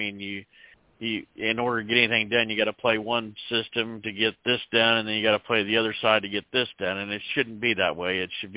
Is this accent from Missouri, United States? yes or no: yes; Missouri, United States; I'm actually calling you from I'm down in Little Rock, Arkansas right now. I'm having my truck worked on, but I am from Missouri.